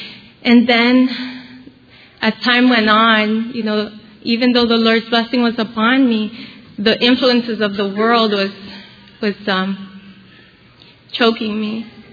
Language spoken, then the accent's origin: English; Bethlehem, Pennsylvania, United States; I'm from Bethlehem, Pennsylvania